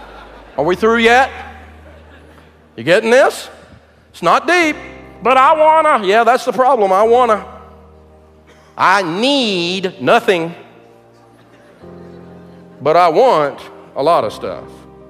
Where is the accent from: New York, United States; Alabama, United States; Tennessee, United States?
Tennessee, United States; I'm from Hills, East Tennessee. When we do crazy, we do it big.